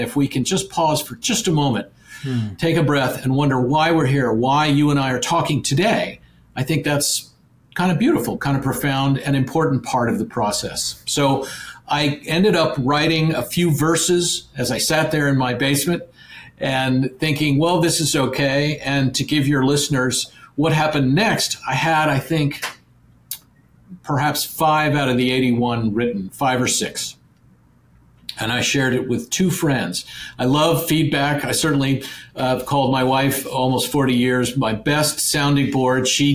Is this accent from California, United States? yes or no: no; Maryland, United States; I grew up sailing on Maryland's Chesapeake Bay, and I've sailed in the ocean for years